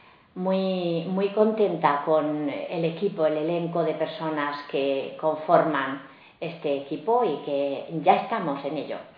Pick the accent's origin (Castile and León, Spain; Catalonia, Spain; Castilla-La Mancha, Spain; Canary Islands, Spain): Castilla-La Mancha, Spain; Manzanares; Pues yo soy natural de Manzanares, un pueblo de la provincia de Ciudad Real.